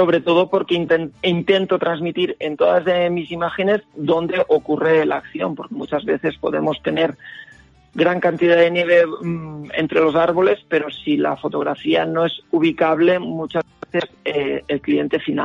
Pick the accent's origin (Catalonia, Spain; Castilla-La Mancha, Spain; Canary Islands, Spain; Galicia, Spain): Catalonia, Spain; Torredembarra; now in Valle de Arán, Spain; yo soy natural de Torredembarra, un pueblo de la costa de Tarragona. Pero hace 20 años decidí que quería esquiar el máximo de días de la temporada de invierno y por ello me trasladé de Tarragona a vivir al Valle de Arán